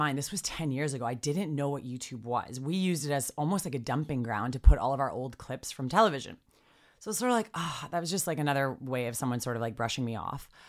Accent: Canada; I'm Canadian.

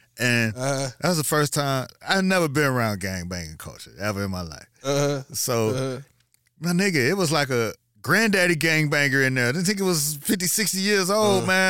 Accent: Miami, Florida, United States; He was like, yo, where you from? I was like, I'm from Miami.

